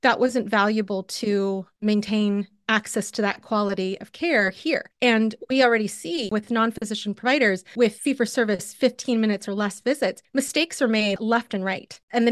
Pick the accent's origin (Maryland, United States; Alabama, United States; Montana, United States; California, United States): California, United States; Sacramento; The reason I mentioned growing up in Sacramento and staying in Northern California specifically is because as a Filipino